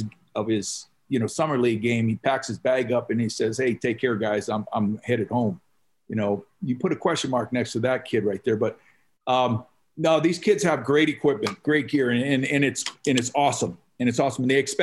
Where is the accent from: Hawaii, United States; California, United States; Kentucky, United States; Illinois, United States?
Hawaii, United States; But no, growing up in Hawaii, man, it was awesome.